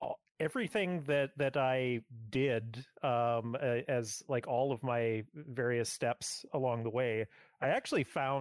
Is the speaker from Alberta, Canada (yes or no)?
yes; Edmonton, Alberta, Canada; I grew up in the Edmonton area, and it doesn't really have a whole lot of games industry.